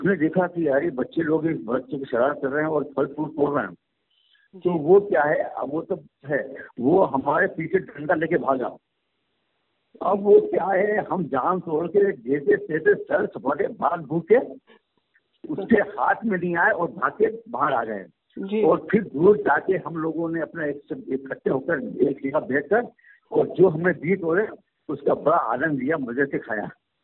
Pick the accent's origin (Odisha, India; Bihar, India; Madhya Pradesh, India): Madhya Pradesh, India; Sehore; मेरा बचपन जो है वो सीहोर में बीता